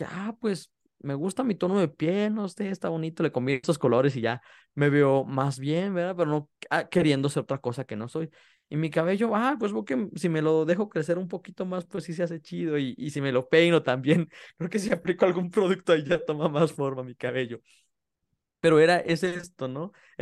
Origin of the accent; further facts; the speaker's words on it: Mexico; Yo soy de tez morena, para los que nada más nos van a estar escuchando en audio, pues les comparto. Yo soy morenito, como mexicano promedio.